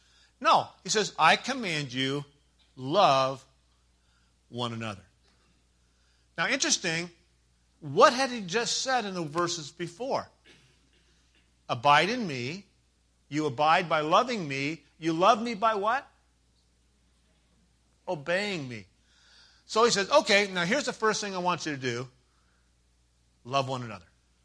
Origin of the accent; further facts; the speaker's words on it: United States; I'm just picking on the Church of America because I'm an American and I can do that.